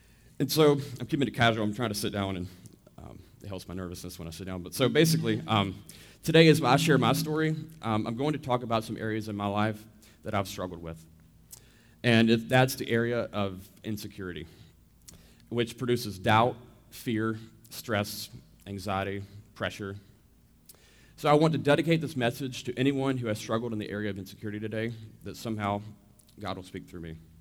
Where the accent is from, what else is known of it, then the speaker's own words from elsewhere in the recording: Charlotte, North Carolina, United States; Yes, I was a Presby baby, born and raised in Charlotte.